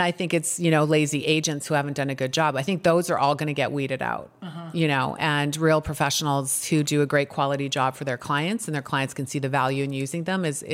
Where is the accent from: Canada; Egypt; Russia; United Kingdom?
Canada; now in Arizona, United States; Well, I'm a Canadian citizen and I built my business by helping Canadians purchase here.